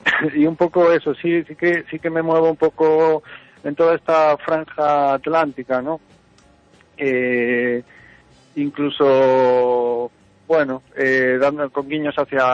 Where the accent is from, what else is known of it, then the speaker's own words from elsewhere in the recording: Ferrol, Galicia, Spain; en Ferrol, que es de donde yo soy y es de donde tiene que salir también